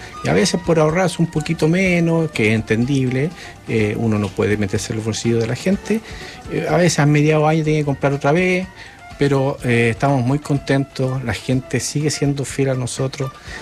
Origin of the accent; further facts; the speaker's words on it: Chile; como buen chileno, deja las cosas para última hora